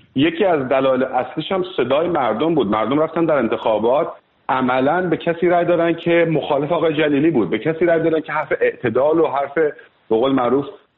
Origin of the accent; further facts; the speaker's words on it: California, United States; و عرض کنم بزرگ شما 33 سالمه، شهروند ایالت کالیفرنیا هستم، هرچند که الان در تگزاس هم.